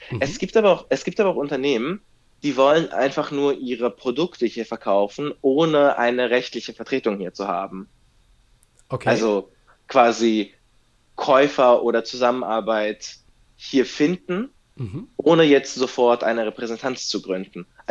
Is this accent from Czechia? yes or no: yes; Czechia; born there; German is a second language; Keins von beiden, ich bin in Tschechien geboren.